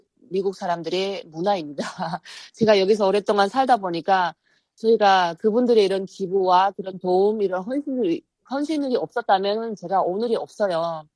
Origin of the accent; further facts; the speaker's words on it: North Korea; now in United States; 우리 탈북민들이 모여서 수양회를 하거든요. 저희가 다 부모 친척도 없고 고향도 못 가고 하니까